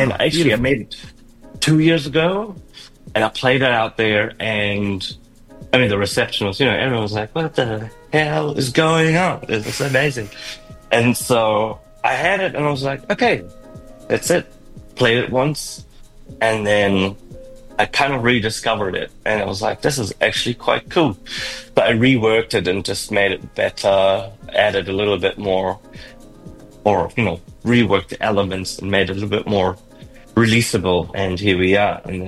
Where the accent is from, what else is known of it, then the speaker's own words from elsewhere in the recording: Germany; I'm from Germany, and like money and cash is like very much a thing.